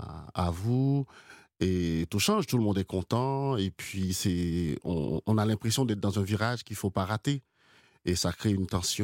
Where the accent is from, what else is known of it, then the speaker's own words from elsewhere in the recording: Haiti; moved away; J'ai quitté Haïti, enfin, non, parce que je pense que j'écris depuis cette enfance, depuis mes vécus haïtiens, depuis mon histoire, depuis ma mémoire. Je suis un modeste héritier de la grande tradition poétique haïtienne.